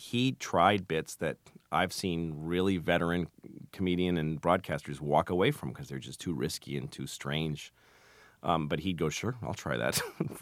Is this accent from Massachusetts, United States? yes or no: yes; Boston, Massachusetts, United States; But I just loved stand-up my whole life, and I grew up in Boston